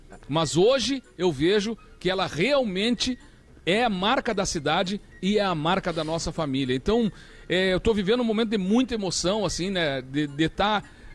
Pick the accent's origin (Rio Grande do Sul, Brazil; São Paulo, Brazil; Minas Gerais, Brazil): Rio Grande do Sul, Brazil; Alegrete; por lembrar, né, da minha infância aqui no Alegrete também